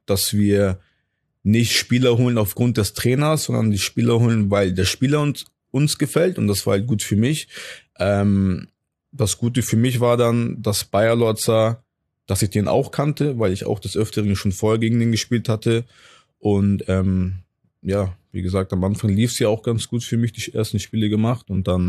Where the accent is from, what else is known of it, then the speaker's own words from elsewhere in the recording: Hamburg, Germany; Aber ich komme halt aus Hamburg und in Hamburg ist es nicht anders